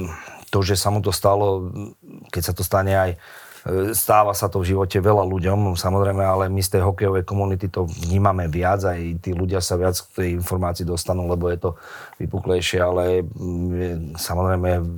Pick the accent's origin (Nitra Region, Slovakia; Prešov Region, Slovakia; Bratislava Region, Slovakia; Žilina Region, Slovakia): Nitra Region, Slovakia; Nitra; Ale tak ja som z Nitry, mám k tomu vzťah